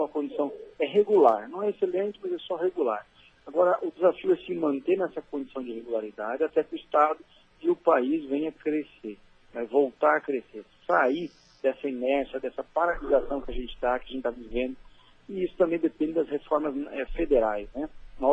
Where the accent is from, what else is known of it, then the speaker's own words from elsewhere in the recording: Paranavaí, Paraná, Brazil; now in Curitiba, Brazil; Eu, embora seja do Noroeste, como você falou, sou natural de Paranavaí, né?